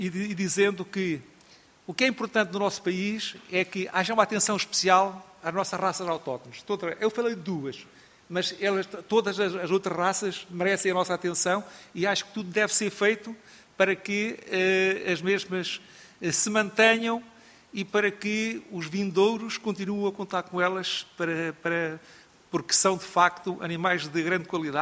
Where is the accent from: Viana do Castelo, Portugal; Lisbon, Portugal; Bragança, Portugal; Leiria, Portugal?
Bragança, Portugal; born there; Nasci no Nordeste de Trás-os-Montes